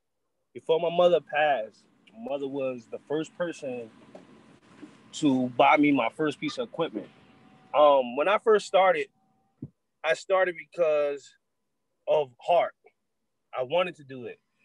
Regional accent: Paterson, New Jersey, United States; I don't really try to let people know I'm from Paterson, New Jersey, or from the East Coast.

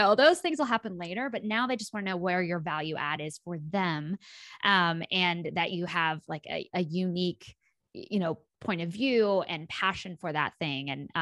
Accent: Kansas, United States; why do you care at Kappa that I grew up in Kansas?

